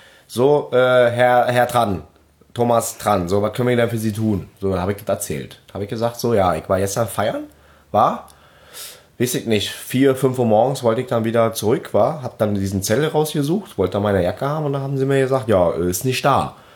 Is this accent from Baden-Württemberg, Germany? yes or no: no; Berlin, Germany; accent: Berlin; wenn ich tatsächlich mein Gegenüber damit konfrontieren kann und ihn wirklich dann zubacken kann mit meinem Berliner Dialekt